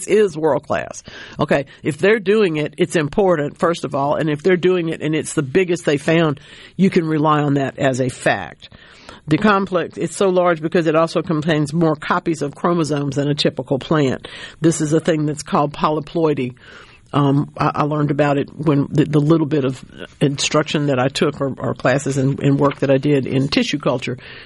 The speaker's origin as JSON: {"language": "English", "region": "Louisiana", "country": "United States", "tie": "born or raised there", "said": "It also all comes from my home state of Louisiana"}